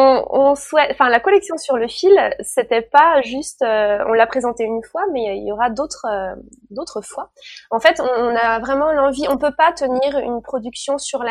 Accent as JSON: {"language": "French", "region": "Grand Est", "country": "France", "said": "mes champs natals, là d'où je viens, en Champagne-Ardenne, dans la Marne."}